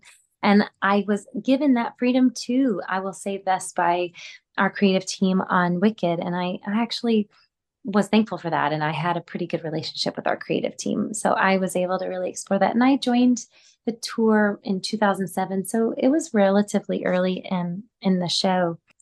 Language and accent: English; Texas, United States; I mean, so I'm from the Gulf Coast of Texas. Like, it's basically Florida. Like, it is so, it's balmy, it's humid.